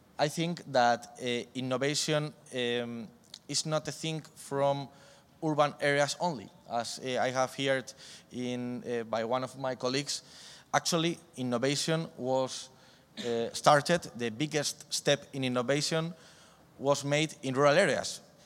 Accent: Burgos, Castile and León, Spain; And finally, some weeks ago, we could present it in my hometown, Burgos

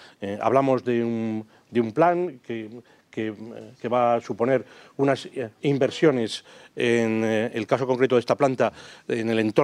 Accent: Burgos, Castile and León, Spain; especialmente quienes somos de Burgos y tenemos ya una cierta edad

